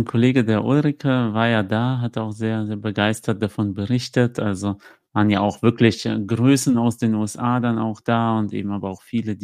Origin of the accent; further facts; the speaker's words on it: Cologne, North Rhine-Westphalia, Germany; Freut mich auch als Kölner